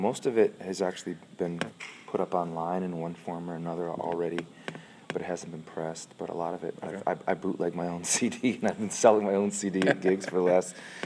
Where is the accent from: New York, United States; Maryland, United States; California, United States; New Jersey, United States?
New York, United States; Buffalo; So I grew up nowhere near New York City. I really grew up, outside of Buffalo. And you know, you could literally see Canada from my hometown.